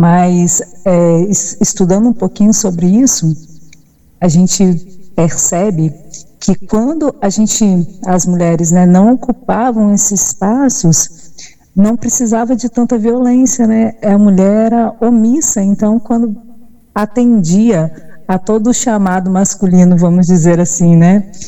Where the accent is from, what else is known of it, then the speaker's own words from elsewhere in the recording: Espírito Santo, Brazil; eu sempre sou capixaba, minha família é capixaba, e tive que sair, né, do nosso território, ir para Minas Gerais, um local que eu não conhecia ainda, e permanecer lá por 3 anos.